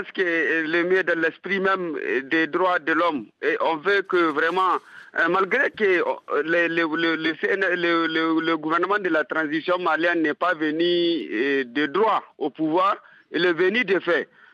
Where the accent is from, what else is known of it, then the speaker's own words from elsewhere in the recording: Niger; moi personnellement je suis du Niger et à partir du Niger